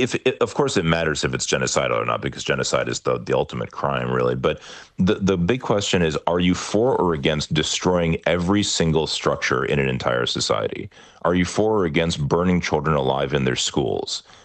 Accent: United States; For me, especially being an American, the major reaction that I have to all of this is that it's so completely preventable.

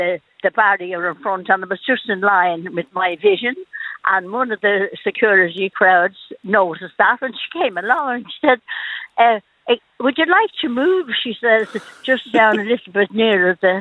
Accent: Dublin, Leinster, Ireland; I'm from Dublin.

